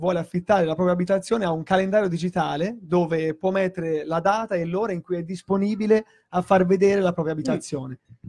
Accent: Lucca, Tuscany, Italy; vengo da Lucca, sì, e sono architetto. Fino alla scorsa settimana lavoravo in uno studio qua a Firenze.

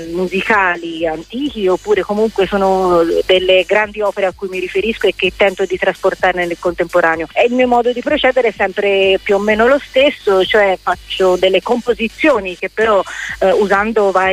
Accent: Tuscany, Italy; Io sono toscana, quindi mi è piaciuto rifarmi un po' al classico.

